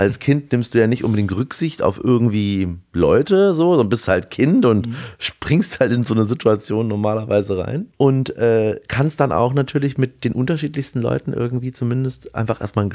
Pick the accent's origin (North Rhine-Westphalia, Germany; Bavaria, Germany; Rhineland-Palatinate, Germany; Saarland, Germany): Bavaria, Germany; Erlangen; meine Eltern sind mit mir vor der Wende rüber und haben dann irgendwann 91 in Erlangen oder in Erlangen-Dexendorf bei Nürnberg die Seba-Stuben übernommen. Und so bin ich eigentlich im Restaurant groß geworden